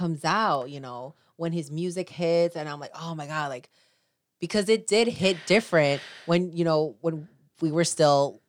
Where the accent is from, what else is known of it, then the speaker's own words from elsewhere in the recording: Chicago, Illinois, United States; And you're just like, man, I feel that pride of being a Chicagoan too.